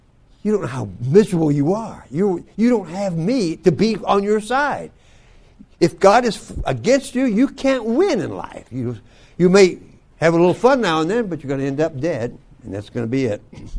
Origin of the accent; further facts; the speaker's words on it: Texas, United States; born there; Now, I have a confession to make. I was born in Texas. Now, it wasn't my idea, but my mother was there, and I wanted to be near her when I was born.